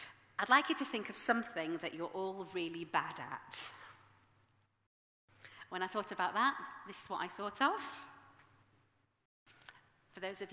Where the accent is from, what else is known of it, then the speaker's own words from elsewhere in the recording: Yorkshire and the Humber, United Kingdom; I am from Yorkshire. It wouldn't work.